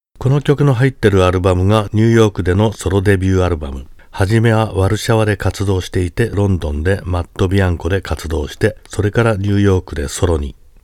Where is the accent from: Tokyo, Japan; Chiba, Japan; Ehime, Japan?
Tokyo, Japan; Adachi; 足立区出身の生粋の日本人の私